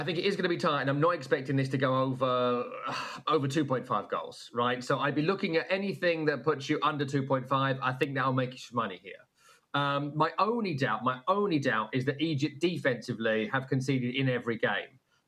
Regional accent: England, United Kingdom; having competed against them as an Englishman my entire life.

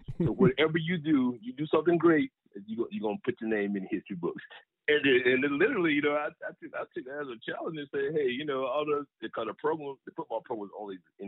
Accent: Griffin, Georgia, United States; I came through Griffin High in the early 80s. And, you know, in Griffin High, Griffin, Georgia is a small town, but have such a rich football tr

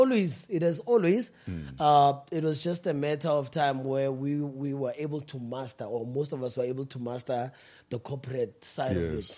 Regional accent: Johannesburg, Gauteng, South Africa; And then when I did, I think my grade 3, that's when we moved back to Joburg, you know.

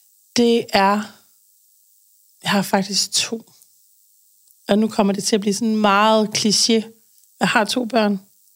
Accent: Aarhus, Central Denmark Region, Denmark; now in Odder, Denmark; Jeg er fra Aarhus, oprindeligt. Har boet der det meste af mit liv. Så har jeg lige været oppe og runde Aalborg og bor i Odder nu.

